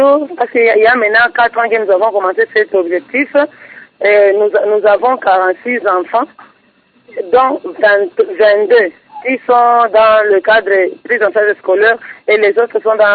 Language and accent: French; Uvira, South Kivu, DR Congo; comme ici chez nous à Uvira, qui est la porte d'entrée de toutes les guerres qui se passent au Congo